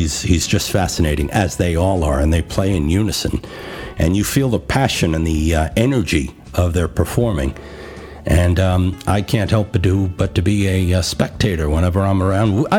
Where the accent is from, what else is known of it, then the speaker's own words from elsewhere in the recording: United States; at least in my case, as an American, you become even more grateful to be an American.